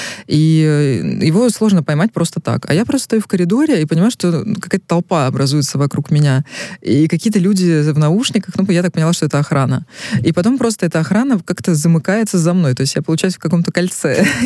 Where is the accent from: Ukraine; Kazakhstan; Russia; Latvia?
Russia; я девочка из России, еду к тебе на соревнования